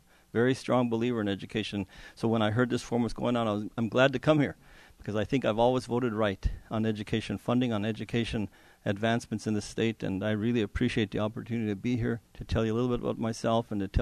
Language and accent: English; Angoon, Alaska, United States; I was raised in Angoon, Alaska, small little Tlingit village on Admiralty Island.